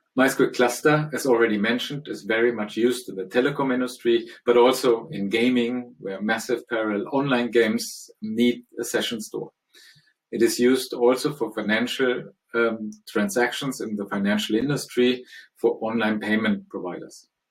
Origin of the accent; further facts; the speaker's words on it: Stockholm, Stockholm County, Sweden; English is a second language; Today I'm presenting here from my hometown, Stockholm